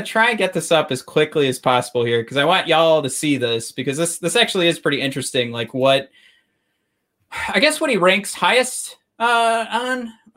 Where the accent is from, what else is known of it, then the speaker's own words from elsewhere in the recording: Dearborn, Michigan, United States; from our hometown adjacent, since we're from Dearborn.